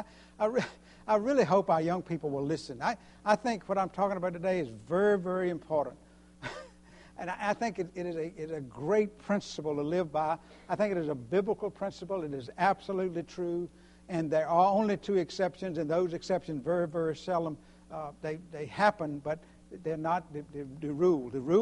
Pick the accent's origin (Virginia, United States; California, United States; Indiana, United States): Virginia, United States; I grew up in tobacco country. I grew up in Virginia, just above the North Carolina line. And North Carolina is a tobacco state. And where I grew up, they grew tobacco.